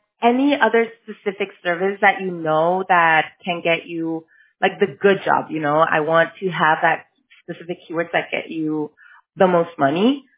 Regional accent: Mexico; first language Spanish; English is a second language; It's because I'm Mexican. Like, my first language is Spanish, and I always like to ask people if they want to continue in Spanish

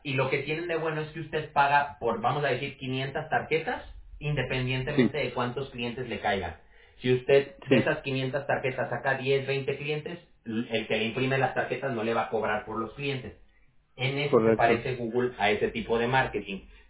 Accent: Mexico City, Mexico; now in California, United States; Yo también soy de México. De hecho, yo nací en la Ciudad de México, pero ya tiene como 20 años que me moví aquí a California.

